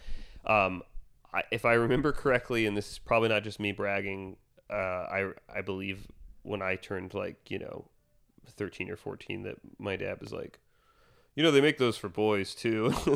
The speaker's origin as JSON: {"language": "English", "region": "the South", "country": "United States", "tie": "born or raised there", "said": "I grew up in the South in like the evangelical church."}